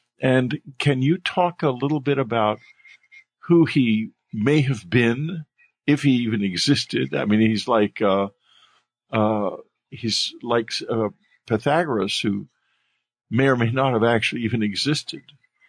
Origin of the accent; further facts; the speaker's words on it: the South, United States; Of course, I'm a Southerner, so I understand things like third cousins twice removed very well.